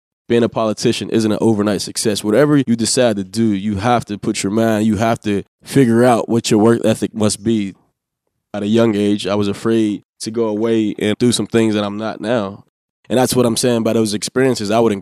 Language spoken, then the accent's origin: English; Pittsburgh, Pennsylvania, United States; I grew up in Northview Heights, born and raised all up until high school. Once I graduated from high school, I went on to Pitt.